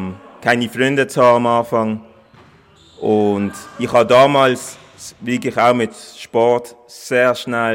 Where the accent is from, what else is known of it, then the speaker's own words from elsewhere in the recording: Liberia; now in Switzerland; Ich bin ursprünglich aus Liberia, Westafrika, und musste selber flüchten.